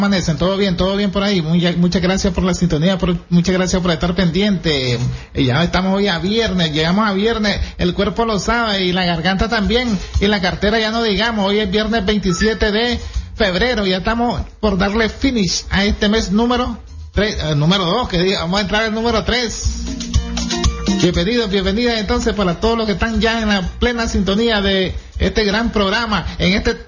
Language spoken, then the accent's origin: Spanish; Jinotega, Nicaragua; now in Santa Ana, Costa Rica; Me reporto de aquí desde Santa Ana, Costa Rica.